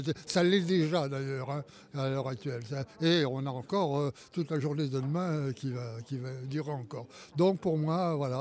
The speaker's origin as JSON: {"language": "French", "town": "Angoulême", "region": "Nouvelle-Aquitaine", "country": "France", "said": "Quand je voyageais, que j'expliquais que j'étais d'Angoulême, alors je disais, ben c'est au nord de Bordeaux et c'est à côté de Cognac."}